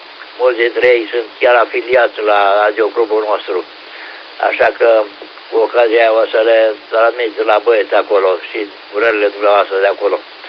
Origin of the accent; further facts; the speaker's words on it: Oltenia, Romania; suntem olteni